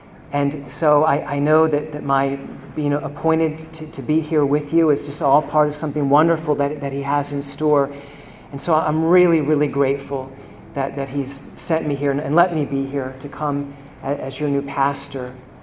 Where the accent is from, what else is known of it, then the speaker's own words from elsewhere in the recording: Columbia, Maryland, United States; also born or lived in Catonsville, United States; So I grew up in part in Columbia, Maryland, and then we moved at the end of my fifth grade year next door to Catonsville.